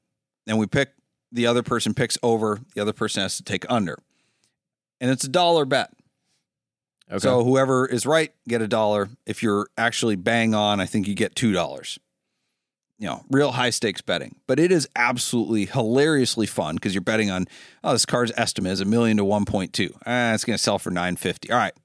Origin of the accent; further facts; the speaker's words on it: Maine, United States; Or like if I say I'm from Maine, people are like, oh, do you know...